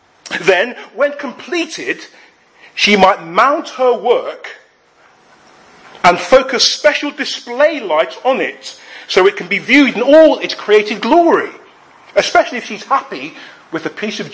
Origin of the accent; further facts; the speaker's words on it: London, United Kingdom; In all my years growing up in London, I don't think I had ever really noticed the moon doing that before.